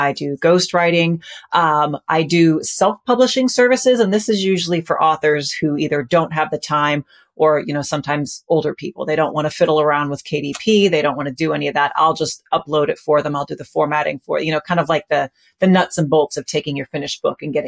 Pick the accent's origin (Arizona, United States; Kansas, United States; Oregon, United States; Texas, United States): Kansas, United States; And then when I moved back to my home state of Kansas